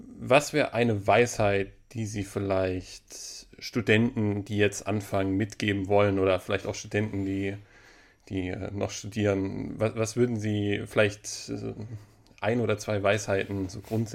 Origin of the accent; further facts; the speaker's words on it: Baden-Baden, Baden-Württemberg, Germany; ich komme ursprünglich aus Baden-Baden